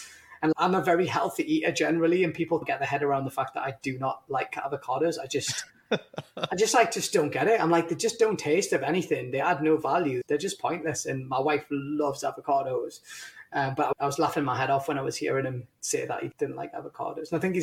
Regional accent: India; You're going to laugh because I'm Indian, but I absolutely hate, what do you call it in America?

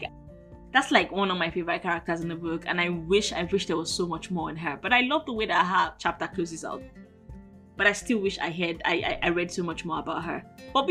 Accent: Nigeria; The story is very familiar because as a Nigerian, I'm sure that you must have seen it on the news one time or the other

